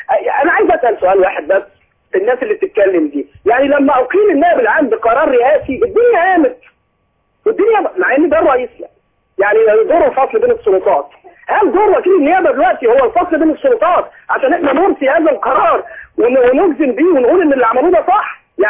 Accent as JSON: {"language": "Arabic", "town": "Alexandria", "region": "Alexandria Governorate", "country": "Egypt", "said": "من اسكندرية واعتقد ان احنا تقابلنا انا وانت"}